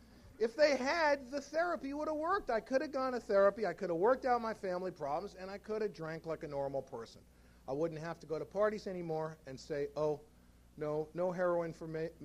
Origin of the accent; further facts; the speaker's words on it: New York City, New York, United States; I grew up in the Bronx in New York City.